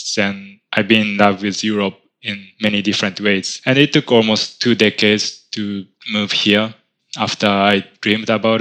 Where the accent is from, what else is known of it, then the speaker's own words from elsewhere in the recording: Japan; English is a second language; moved away as an adult; now in Germany; from Japan, and I've been living in Germany for 4 years. And before that, I spent most of the time of my life in Japan.